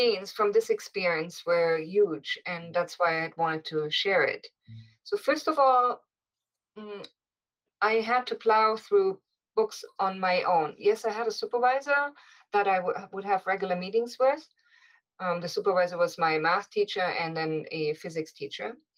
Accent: Germany; moved away as an adult; now in Canada; Well, I grew up in Germany, and after high school, I went to Canada as a nanny, and then I got stuck and immigrated to Canada.

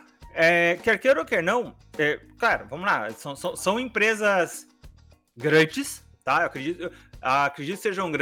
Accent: Curitiba, Paraná, Brazil; eu nunca ouvi falar na minha vida, cara, eu sou de Curitiba.

